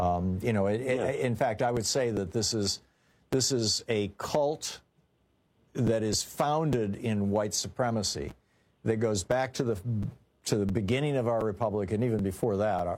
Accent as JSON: {"language": "English", "region": "Michigan", "country": "United States", "tie": "born or raised there", "said": "Well, I grew up in Michigan."}